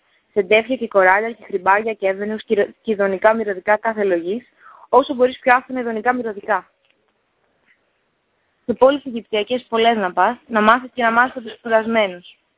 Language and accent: English; Greece; because I'm from Greece